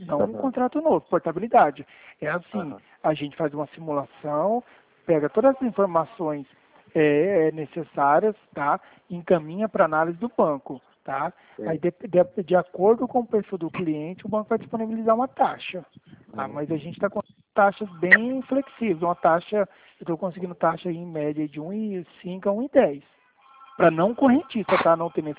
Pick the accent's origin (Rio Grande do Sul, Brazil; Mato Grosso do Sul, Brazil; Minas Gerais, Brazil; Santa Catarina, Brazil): Mato Grosso do Sul, Brazil; Campo Grande; eu sou de Campo Grande, Barão do Rio